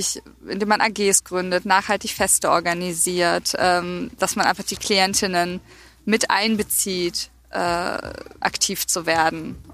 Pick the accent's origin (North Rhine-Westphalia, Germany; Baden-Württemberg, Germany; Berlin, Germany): North Rhine-Westphalia, Germany; Essen; born there; Zum einen bin ich auch hier im Ruhrgebiet geboren, nicht weit von Bochum in Essen. Und es ist einfach eine Region, die sehr stark von der Industrie geprägt ist